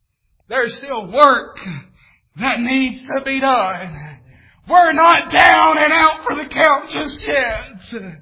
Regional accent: Tennessee, United States; You know, when we were down in Tennessee and I was raised up down in Tennessee

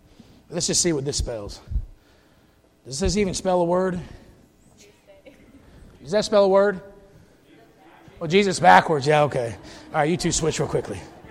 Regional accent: United States; By the way, I'm always an American. It doesn't matter what country I'm in. I have a passport that proves that I am an American, and thank God I'm an American citizen.

